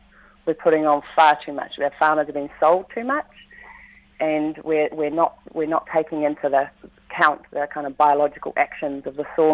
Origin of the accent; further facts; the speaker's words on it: New Zealand; from a personal level, as a New Zealander, I would want nothing to do with the, you know, supporting that trade.